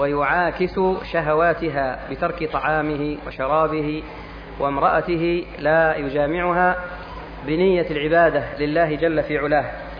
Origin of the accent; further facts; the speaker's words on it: Egypt; والتي قد نفع الله بها أهل بلدي مصر نفعا كبيرا